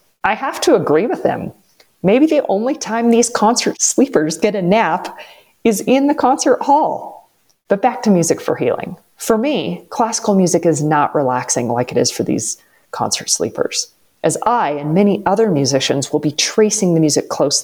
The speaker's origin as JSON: {"language": "English", "town": "Farmington", "region": "New Mexico", "country": "United States", "tie": "born or raised there", "said": "I grew up in Farmington, and I came back 20 years ago to open a Suzuki violin school."}